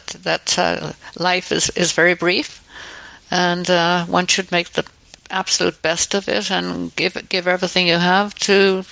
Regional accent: Ireland; And I said, "No, I'm the Irish designer."

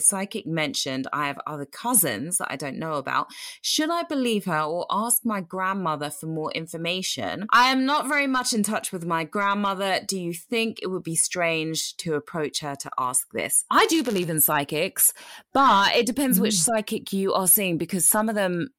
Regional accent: England, United Kingdom; accent: English; I said, it was me who left. I'm from England, in case you couldn't tell from the English accent.

